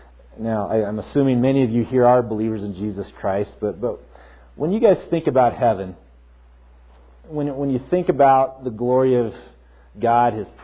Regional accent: Fort Collins, Colorado, United States; Both my wife and I were raised on the Front Range here in Colorado.

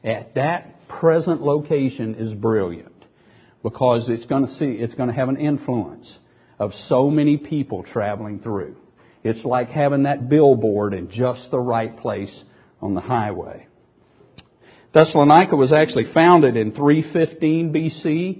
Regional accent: the South, United States; accent: southern; That's probably not the proper pronunciation for it, but that's as close as I could get with my southern accent.

